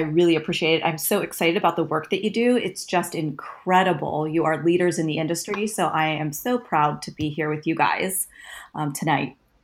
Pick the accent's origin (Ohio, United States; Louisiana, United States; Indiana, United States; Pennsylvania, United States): Pennsylvania, United States; Saxonburg; I grew up in a very small town called Saxonburg. It is just north of Pittsburgh in Pennsylvania.